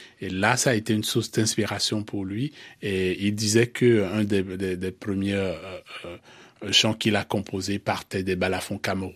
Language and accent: French; Benin; Bon, je suis du Bénin, comme on l'entend.